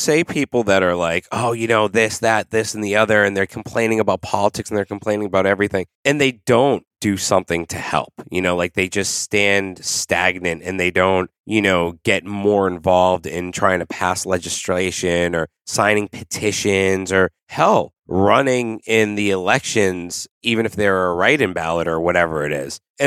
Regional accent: Natick, Massachusetts, United States; there was this guy that lived in the town I grew up in Natick, and he made t-shirts.

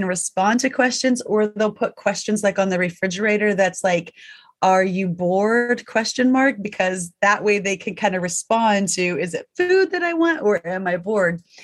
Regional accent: the South, United States; like for me, I was raised in the South. It was not uh-huh. It was yes, ma'am, no, ma'am, yes, sir, no, sir.

